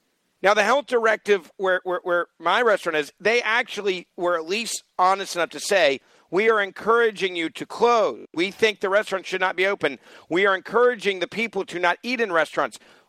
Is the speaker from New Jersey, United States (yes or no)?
no; Memphis, Tennessee, United States; That's how, quote, safe restaurant eating is in Memphis, Tennessee, my hometown.